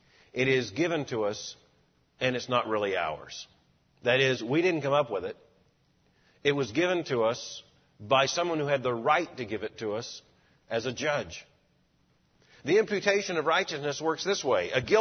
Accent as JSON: {"language": "English", "region": "Florida", "country": "United States", "tie": "born or raised there", "said": "Now, I grew up in Florida. I'm intimately acquainted with snakes."}